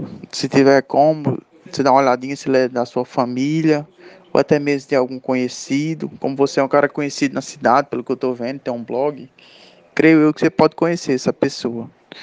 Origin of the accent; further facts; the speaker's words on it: Rio Grande do Norte, Brazil; Eu sou aqui do interior do Rio Grande do Norte